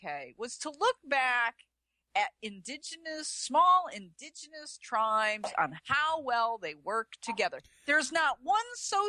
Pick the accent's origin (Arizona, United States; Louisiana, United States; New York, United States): New York, United States; We had social studies. I'm from New York.